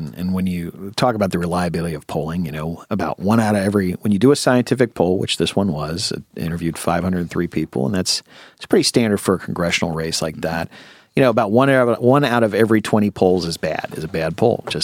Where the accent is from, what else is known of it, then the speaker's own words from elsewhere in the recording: West Chester, Ohio, United States; I grew up in Westchester, right across the Butler Warren Road from mm-hmm. Mason